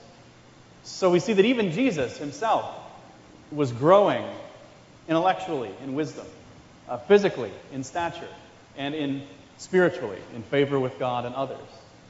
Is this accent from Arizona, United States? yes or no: no; Virginia Beach, Virginia, United States; he is a film producer in the same town where I grew up in Virginia Beach.